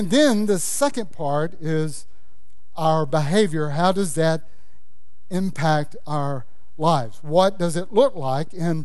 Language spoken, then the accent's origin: English; Louisiana, United States; I grew up in Louisiana, in rural Louisiana.